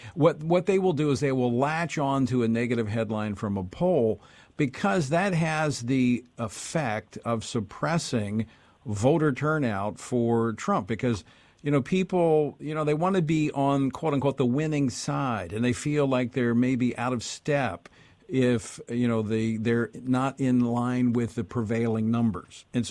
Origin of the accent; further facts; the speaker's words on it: Louisiana, United States; the Attorney General from my home state of Louisiana